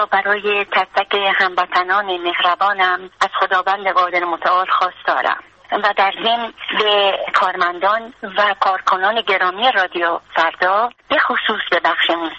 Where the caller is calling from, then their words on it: Iran; moved away; من از زمانی که از ایران اومدم هیچ وقت باها رو حس نکردم